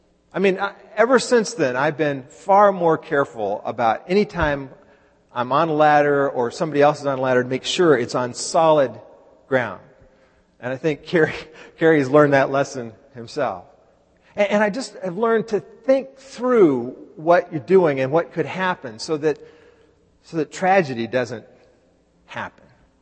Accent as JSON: {"language": "English", "town": "Dallas", "region": "Texas", "country": "United States", "tie": "born or raised there", "said": "because I grew up in Dallas, I find myself very much rooting for the Dallas Mavericks."}